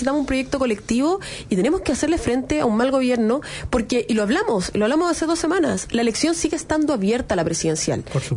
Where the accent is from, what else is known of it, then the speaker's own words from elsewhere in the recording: Valparaíso, Chile; incluso que yo soy de Valparaíso